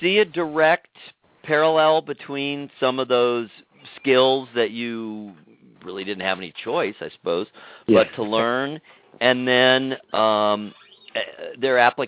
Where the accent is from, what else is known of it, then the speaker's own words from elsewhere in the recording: California, United States; the town I grew up in Southern California was pretty heavily commuter.